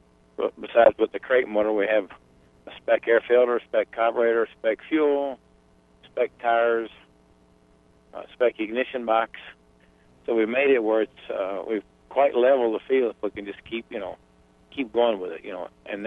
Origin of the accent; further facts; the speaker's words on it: Tennessee, United States; now in Wisconsin, United States; although I was from Tennessee. And then I moved up to Wisconsin and got involved again with some racers, and now you've got me, you know. And being I was a Southerner